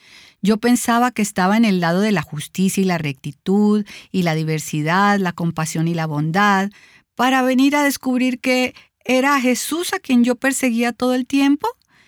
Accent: North Carolina, United States; Yo soy de Carolina del Norte, Cámara de Representantes 2.

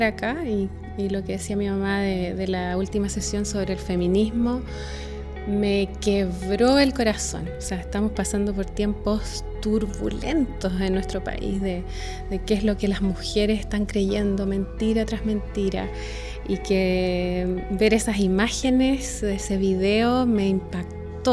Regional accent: Chile; Y deseo que más mujeres en mi país, en Chile, conozca las verdades de la plenitud

